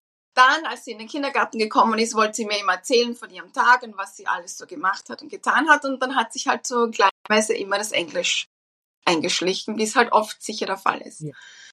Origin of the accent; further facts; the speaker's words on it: Vienna, Austria; moved away as an adult; now in Washington D.C., United States; ich bin aus Wien, endlich originally aus Wien, bin vor 25 Jahren in die USA gezogen.